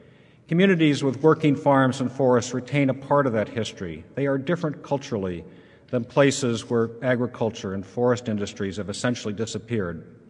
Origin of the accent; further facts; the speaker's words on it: New Hampshire, United States; now in Vermont, United States; I grew up in New Hampshire, where it's live free or die.